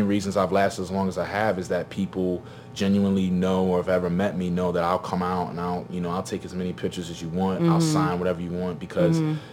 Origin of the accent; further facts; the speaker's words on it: Philadelphia, Pennsylvania, United States; just the fact that, you know, I'm from West Philly, man.